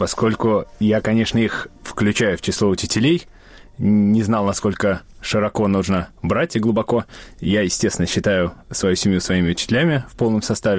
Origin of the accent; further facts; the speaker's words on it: Moscow, Russia; born there; Я родился в Москве, и об этом все время помню